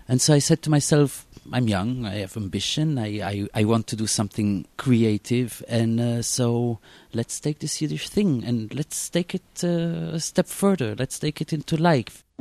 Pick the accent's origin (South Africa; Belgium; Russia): Belgium; Antwerp, Flanders; English is a second language; I was born in Belgium. I grew up in Antwerp, which is like really like a cosmopolitan Jewish city. I grew up with Yiddish, with French, Dutch, and of course also Hebrew.